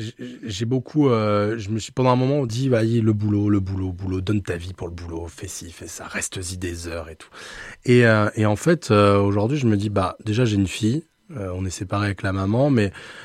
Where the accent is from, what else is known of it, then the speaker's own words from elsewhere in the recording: Occitanie, France; je viens du Gers